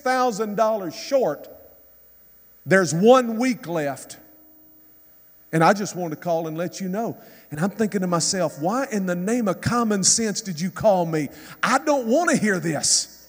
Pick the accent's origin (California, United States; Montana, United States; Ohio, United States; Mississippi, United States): Mississippi, United States; where I grew up in Mississippi, men would almost fight over what kind of truck they drove.